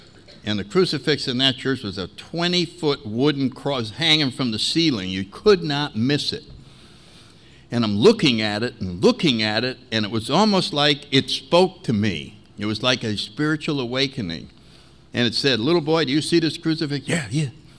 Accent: Connecticut, United States; But very briefly, I grew up in Connecticut.

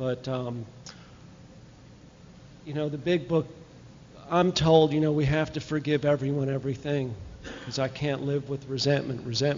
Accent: Nashville, Tennessee, United States; I'm an alcoholic. I'm visiting from Nashville, Tennessee

